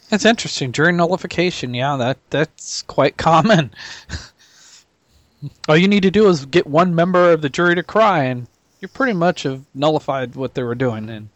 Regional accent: Nebraska, United States; from Nebraska. Go Cornhuskers!

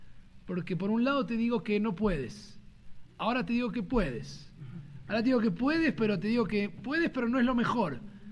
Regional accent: Argentina; Un argentino, además, difícil. Yo no soy un argentino típico tampoco en algunas cosas, pero...

